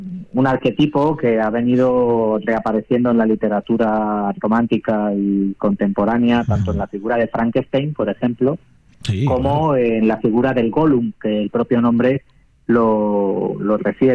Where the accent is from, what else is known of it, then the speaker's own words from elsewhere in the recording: Palma, Balearic Islands, Spain; born there; also born or lived in Madrid / Canary Islands; now in Palencia, Spain; yo no soy de ninguna parte, soy de todas. Nací en Palma de Mallorca, luego volví a nacer en Madrid, luego volví a nacer en Canarias y últimamente ando naciendo por tierras palentinas.